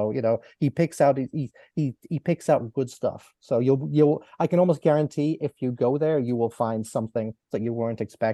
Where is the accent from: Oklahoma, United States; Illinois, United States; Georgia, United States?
Illinois, United States; Chicago; Okay, well, it's I'm from Chicago area.